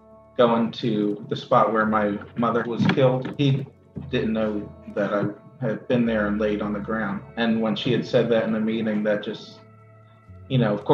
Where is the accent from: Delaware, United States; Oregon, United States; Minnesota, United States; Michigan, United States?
Delaware, United States; New Castle; from Newcastle, Delaware